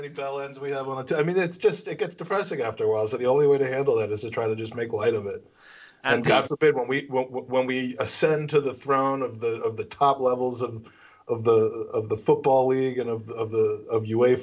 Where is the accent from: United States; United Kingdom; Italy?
United Kingdom; Hemel Hempstead, East of England; born there; I was born in Hemel Hempstead.